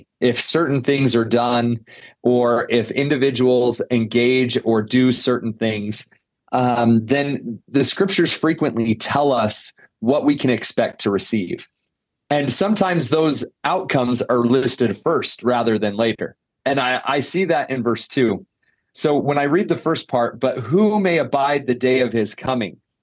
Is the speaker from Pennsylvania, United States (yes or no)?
no; Idaho, United States; But President Hinckley came to our hometown, my hometown in Idaho.